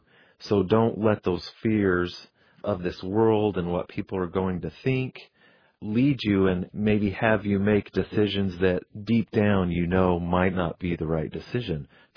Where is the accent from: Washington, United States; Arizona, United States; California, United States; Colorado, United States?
Colorado, United States; You know, I was born and raised in Colorado. I've been there my whole life.